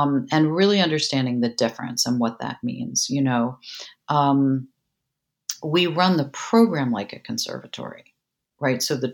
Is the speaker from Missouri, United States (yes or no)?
no; New York City, New York, United States; now in Texas, United States; And, you know, I'm a girl from New York City.